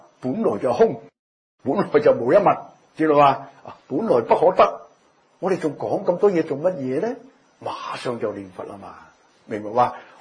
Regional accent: Hong Kong; 我們香港人、啊、我們、啊、經歷過幾次的暴動

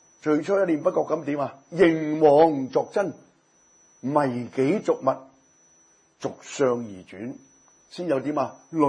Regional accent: Guangdong, China; 我请一餐好食嘅嘢俾你，我哋广东人讲晒

